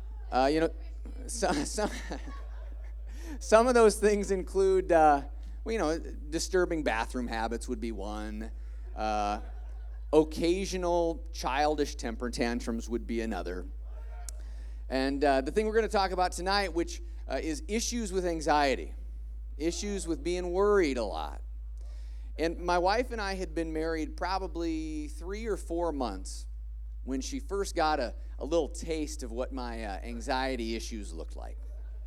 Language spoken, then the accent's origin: English; Spencer, Iowa, United States; My family and I had traveled from my hometown of Spencer. Can I hear it from Northwest Iowa? Anyone? There it is. We traveled down from Northwest Iowa for the Iowa State Fair.